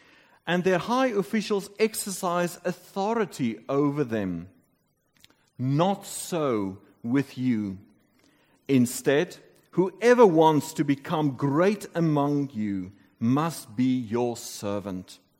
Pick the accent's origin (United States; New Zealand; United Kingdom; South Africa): South Africa; As a South African, you know, kind of they don't welcome us so much there.